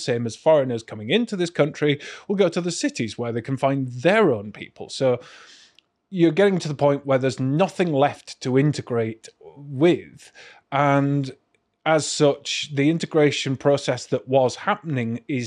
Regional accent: Bradford, Yorkshire and the Humber, United Kingdom; growing up in Bradford

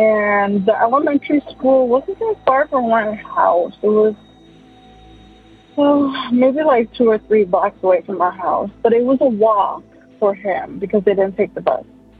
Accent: Chicago, Illinois, United States; I'm from Chicago, Illinois.

